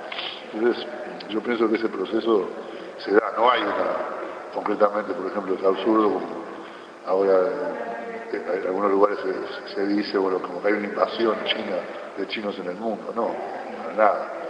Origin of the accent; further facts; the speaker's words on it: Uruguay; cuando voy a Uruguay. O sea, no soy un uruguayo típico, soy distinto. Bueno, viví muchos años en el exterior.